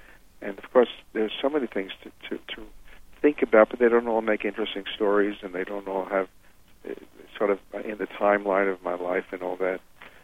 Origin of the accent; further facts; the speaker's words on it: Bronx, New York, United States; living in the same apartment house that I grew up in the Bronx